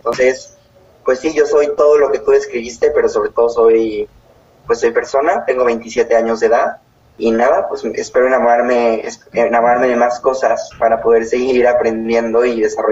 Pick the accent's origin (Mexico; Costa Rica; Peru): Mexico; Puebla; yo soy poblano. … Soy poblano.